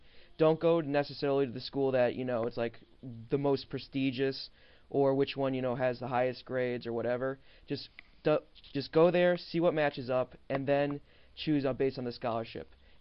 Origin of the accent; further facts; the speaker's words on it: Cleveland, Ohio, United States; I'm originally from Cleveland, so I know the Ohio area quite well.